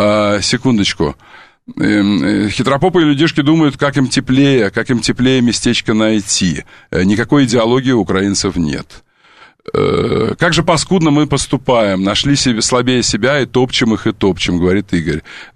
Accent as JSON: {"language": "Russian", "town": "Kursk", "region": "Kursk Oblast", "country": "Russia", "said": "я из Курска"}